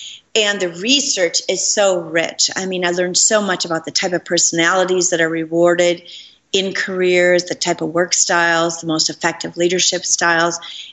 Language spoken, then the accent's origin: English; Minneapolis, Minnesota, United States; And then a month later, I came to my hometown in Minneapolis and was on WCCO and Care 11 news channels talking about my book.